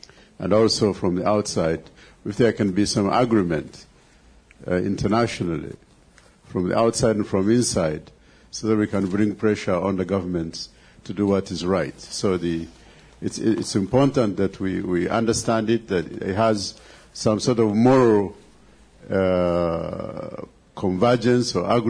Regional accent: Uganda; I'm from Uganda.

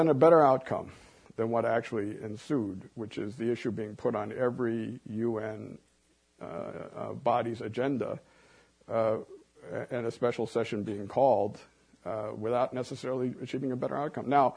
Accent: South Korea; I'm from South Korea, as my parents.

